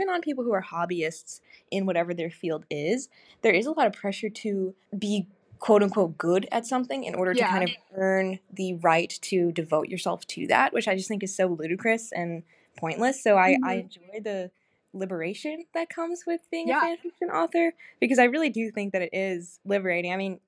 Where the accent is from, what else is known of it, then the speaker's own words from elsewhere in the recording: United States; But yeah, I am American